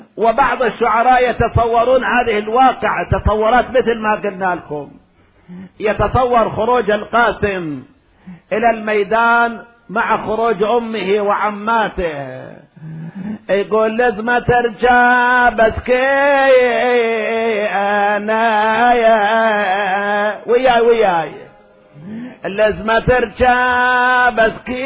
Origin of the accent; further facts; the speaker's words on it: Iraq; حتى كان عندنا مألوف عندنا بالعراق يجيبون أوراد أزهار يخلون على جنازة هذا الشاب